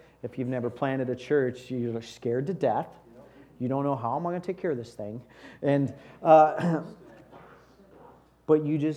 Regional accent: Battle Creek, Michigan, United States; I grew up in Battle Creek. That's where I've been my whole life.

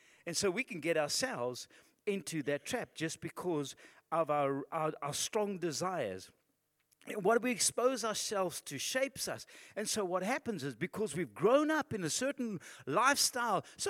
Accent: Zimbabwe; moved away; So I come down from Zimbabwe.

